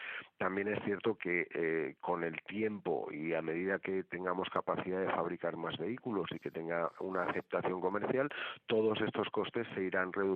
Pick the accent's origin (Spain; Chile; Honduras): Spain